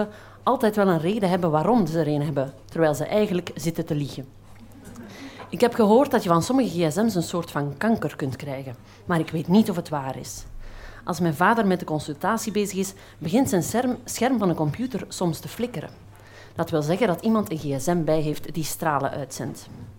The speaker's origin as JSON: {"language": "Dutch", "region": "Flanders", "country": "Belgium", "said": "Ik kom uit Vlaanderen, dat zal je wel horen. Ik hoop dat je alles verstaat. Want op een bepaald moment ben ik in mijn dagboek in een soort Vlaamse tussentaal gaan schrijven. Dus dat zal je wel horen op termijn. Het begint in 2001, toen was ik 12"}